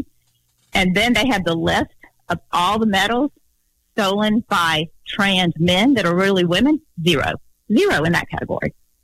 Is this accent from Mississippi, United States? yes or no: yes; Ocean Springs, Mississippi, United States; I know in my hometown of Ocean Springs, Mississippi